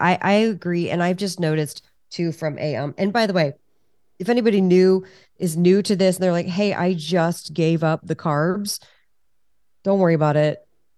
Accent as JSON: {"language": "English", "country": "United States", "said": "I'm American. I can throw my country under the bus."}